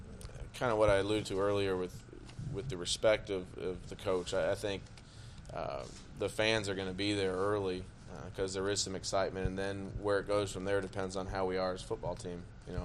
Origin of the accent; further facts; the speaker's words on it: Arizona, United States; I'm from Arizona and spend, now that my kids are getting older, not as much time in Arizona in the off season